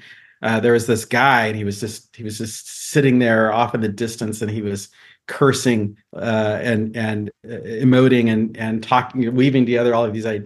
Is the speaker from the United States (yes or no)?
yes; Paso Robles, California, United States; But I grew up in Paso Robles, California.